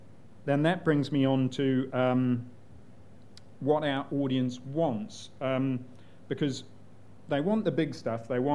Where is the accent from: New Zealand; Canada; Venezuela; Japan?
New Zealand; I know nothing about football. I'm from New Zealand.